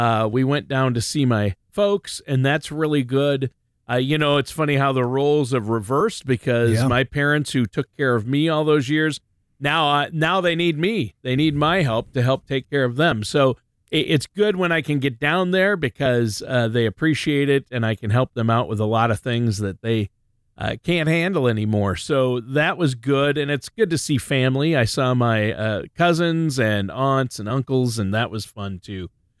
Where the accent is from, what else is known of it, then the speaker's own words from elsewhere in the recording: Worthington, Minnesota, United States; When I left my hometown of Worthington, Minnesota